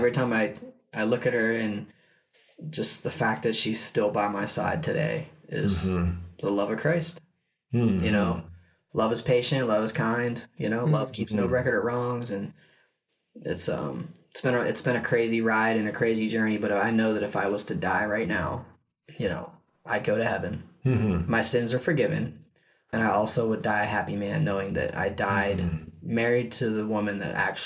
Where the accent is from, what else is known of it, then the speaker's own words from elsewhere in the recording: Ohio, United States; And then there's, you know, I'm from Ohio. So there's three states.